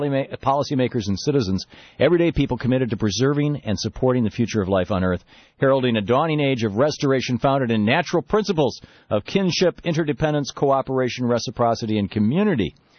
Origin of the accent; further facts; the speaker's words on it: Michigan, United States; I grew up in Michigan, and I can tell you, in Michigan there's a lot of places that in 1970 were thriving and today are gone